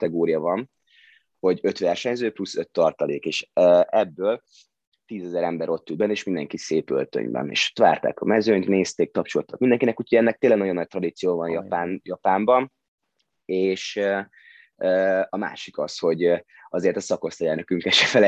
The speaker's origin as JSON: {"language": "Hungarian", "country": "Hungary", "tie": "born there", "said": "mert mindenben nagyon jók vagyunk, hál' Istennek, és ezért örülök, hogy ide születtem"}